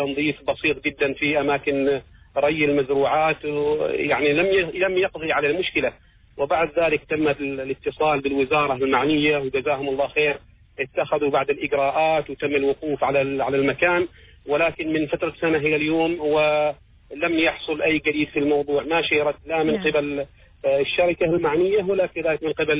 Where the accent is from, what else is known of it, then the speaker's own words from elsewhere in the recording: Oman; نحن كعمانيين